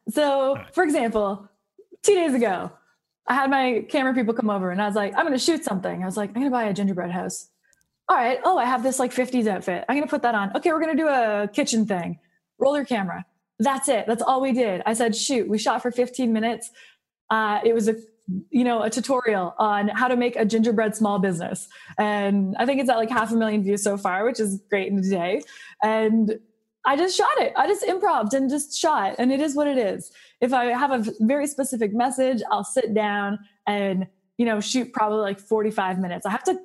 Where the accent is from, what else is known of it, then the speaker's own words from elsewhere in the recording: Canada; So I'm from Canada and I've always been a liberal in Canada.